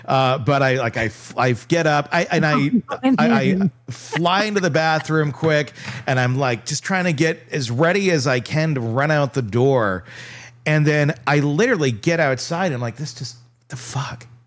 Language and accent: English; Wisconsin, United States; Because we're from Wisconsin, which you think, oh, it's pretty similar